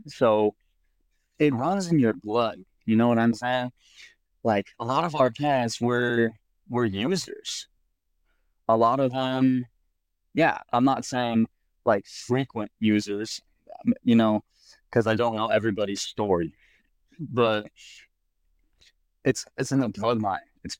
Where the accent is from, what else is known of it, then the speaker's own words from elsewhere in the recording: Washington, United States; I'm from Washington State, the West Side, the North Evergreen State, you know